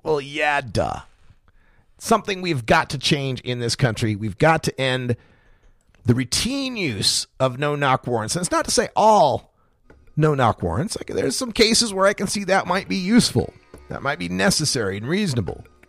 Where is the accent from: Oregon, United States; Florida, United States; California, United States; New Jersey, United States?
Oregon, United States; Only Oregon, my home state of Oregon, is the only state in the United States where police must always announce themselves.